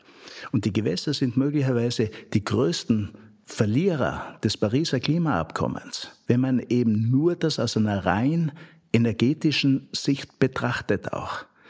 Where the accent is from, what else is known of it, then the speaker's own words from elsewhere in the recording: Styria, Austria; born there; in meiner eigenen Heimat, wo ich geboren bin, in der Obersteiermark